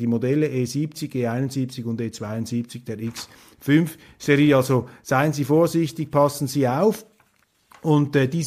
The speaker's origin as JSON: {"language": "German", "country": "Switzerland", "said": "das ist jetzt meine Beobachtung als Schweizer, so nehme ich das wahr"}